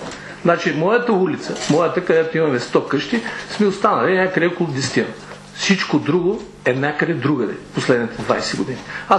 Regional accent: Stara Zagora, Stara Zagora Province, Bulgaria; Примерно ще ви кажа един град, поне съм старозагорец. Стара Загора

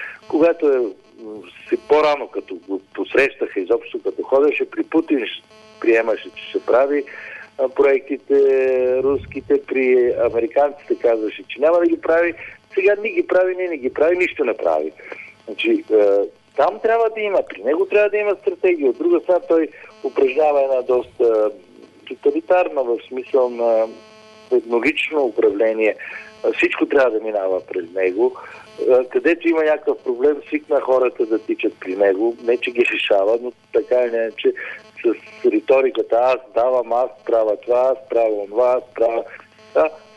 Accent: Sofia, Sofia City, Bulgaria; Аз съм живял само в София, роден съм в София

